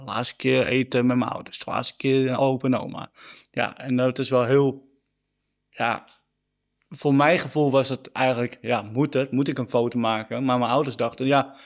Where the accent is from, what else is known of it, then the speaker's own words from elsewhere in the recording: Limmen, North Holland, Netherlands; born there; now in Heiloo, Netherlands; Ik ben geboren in Limmen, woon nu in Heilo.